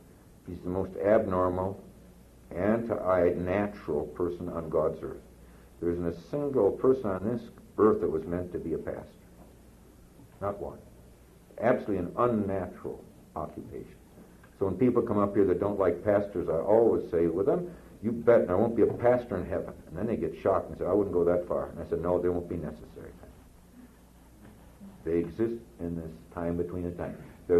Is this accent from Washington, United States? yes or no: no; Minneapolis, Minnesota, United States; And I was from the Norwegian ghetto in Minneapolis with nothing, you know.